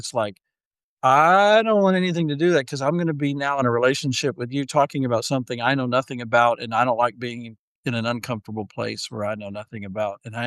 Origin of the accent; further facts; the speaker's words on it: Texas, United States; I've been a pastor a little over 33 years, and I grew up in Texas, and they sent me back to Texas